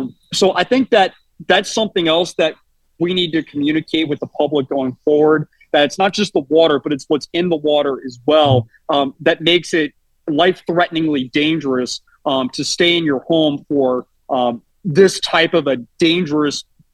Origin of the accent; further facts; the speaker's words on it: New Orleans, Louisiana, United States; Look, just growing up in New Orleans, I've just been through this so many times when the power goes out during a tropical storm or a hurricane